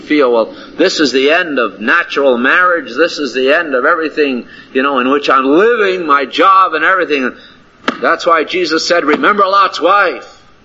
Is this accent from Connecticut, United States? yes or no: yes; Connecticut, United States; also born or lived in Maine / Rochester, New York; I was born in Maine, spent my early years in Connecticut. And I've been in some cold weather. I spent 7 years in Rochester, New York when I was going to college.